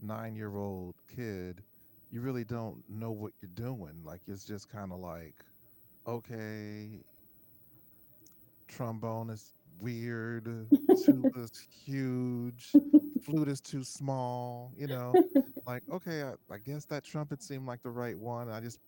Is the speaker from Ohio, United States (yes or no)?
yes; Cincinnati, Ohio, United States; now in Rochester, United States; Yes, but so here I am, a kid, Cincinnati, Ohio.